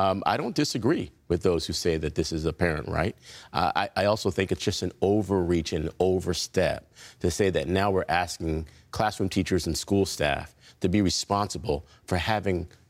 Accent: East Coast, United States; also born or lived in California; I was born here in California, but got shipped to the East Coast to be raised by a cousin who I never met until I showed up on her doorstep.

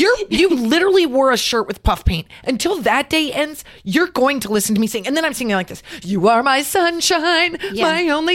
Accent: Nebraska, United States; my husband's from Texas. We're from Nebraska.

